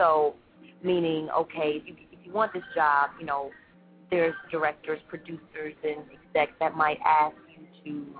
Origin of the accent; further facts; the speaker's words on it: Chicago, Illinois, United States; moved away as an adult; now in Los Angeles, United States; Well, I am from Chicago originally. I actually moved to L.A. right out of high school.